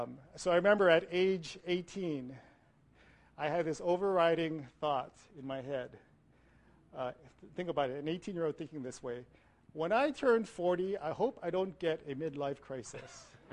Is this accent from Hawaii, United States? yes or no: yes; Hawaii, United States; So I grew up in Hawaii. I'm the fourth generation there, so even with my grandparents, we spoke English. So if anyone wants to know what a Hawaiian is like, it's me.